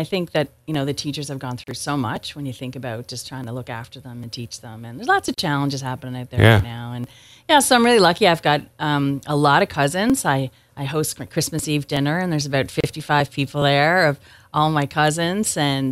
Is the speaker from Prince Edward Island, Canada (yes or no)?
yes; Blooming Point, Prince Edward Island, Canada; my family landed in Cape Wolf from Ireland, but I grew up in Blooming Point, if any of you know Blooming Point, by Tracadie Cross. Yeah. My parents still live there.